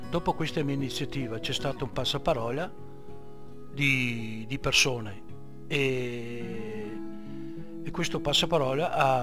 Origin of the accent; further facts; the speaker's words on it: Villaverla, Veneto, Italy; born there; sono nato a Villavella il 4/4 del 1960, abitante a Villavella.